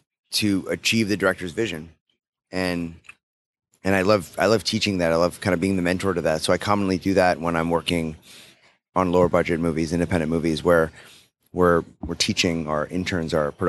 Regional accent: North Dakota, United States; making films in my home state of North Dakota, which I've been working on legislation for.

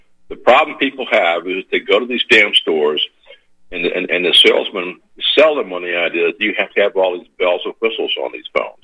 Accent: Louisiana, United States; I grew up in Louisiana, and gumbo to me is life, and so this is gumbo.

